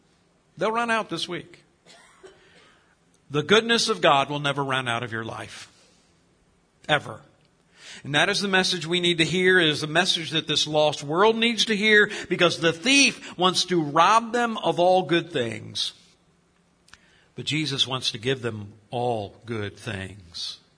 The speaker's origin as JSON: {"language": "English", "region": "Virginia", "country": "United States", "tie": "born or raised there", "said": "folks that I didn't even know existed in America growing up in Henrico County."}